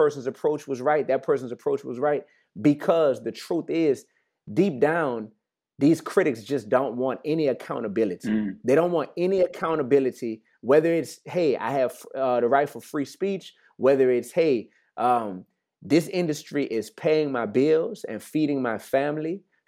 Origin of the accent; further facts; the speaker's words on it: Louisiana, United States; I'm from Louisiana.